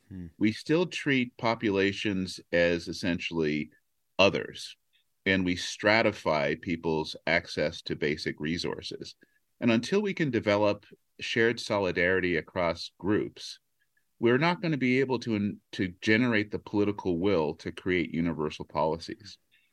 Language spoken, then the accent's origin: English; California, United States; I say, hi … I'm from California. That means I'm from the future.